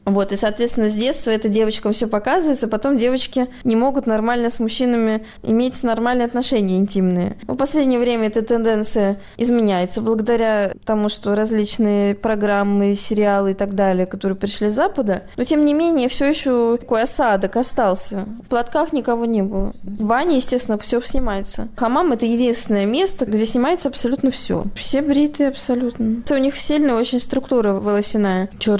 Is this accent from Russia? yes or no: yes; North Caucasus, Russia; еще не додумалась сказать, что я из России. Всегда говорю, что с Кавказа, Кавказия, да.